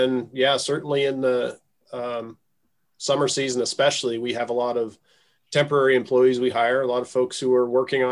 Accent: Idaho, United States; Well, I guess for starters, I'm born and raised in Idaho. And so this state's been home to me

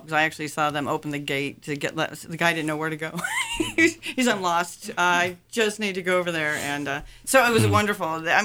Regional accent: Hope, United States; I grew up in Hope.

